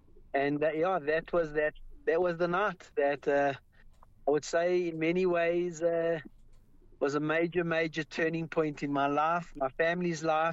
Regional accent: South Africa; I was from South Africa. I'd come for a blessing.

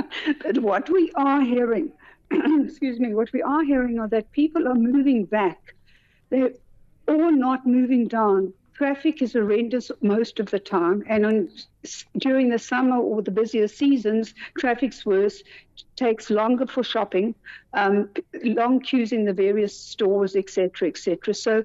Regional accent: Johannesburg, Gauteng, South Africa; I think as a South African or Joburgenaar, whatever one calls it, we become accustomed to the potholes.

